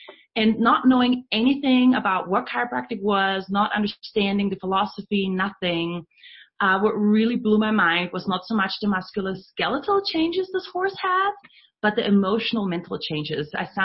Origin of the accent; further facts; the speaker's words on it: Austria; moved away as an adult; I came from Austria when I was 19